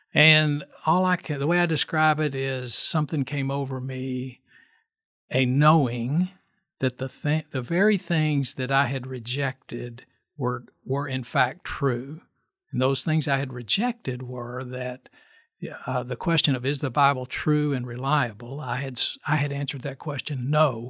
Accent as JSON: {"language": "English", "town": "Lexington", "region": "Kentucky", "country": "United States", "tie": "born or raised there", "said": "And I grew up on Cassidy Avenue, which many of your listeners will know, but it's near Morton School and Cassidy Elementary. And at that time, this may be of interest, Cooper Drive was the end of Lexington."}